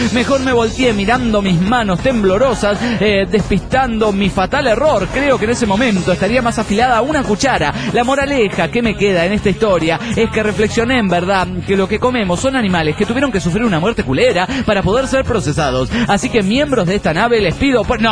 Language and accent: Spanish; Alberdi, Tucumán, Argentina; Volví a mi pueblo, Alberdi.